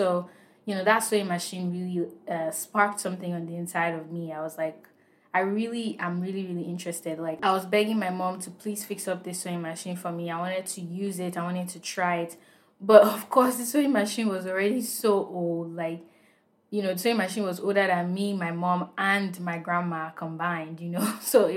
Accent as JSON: {"language": "English", "country": "Nigeria", "tie": "born or raised there", "said": "I was born and raised in Nigeria, and you know, growing up in Nigeria, you see people wearing Ankara all the time."}